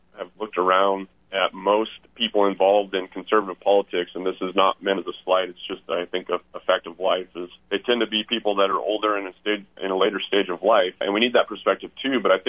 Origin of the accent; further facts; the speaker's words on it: Aztec, New Mexico, United States; So I was born and raised in Aztec, which is in the northern part of the state up in San Juan County.